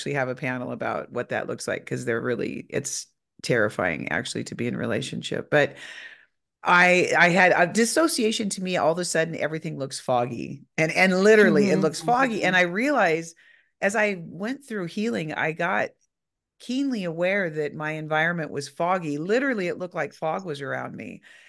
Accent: Pacific Northwest, United States; I was raised in the Northwest and we would go to the beach all the time

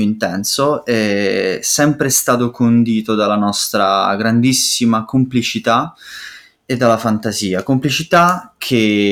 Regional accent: Abruzzo, Italy; now in Rome, Italy; noi siamo abruzzesi, ma viviamo a Roma da circa 5 anni.

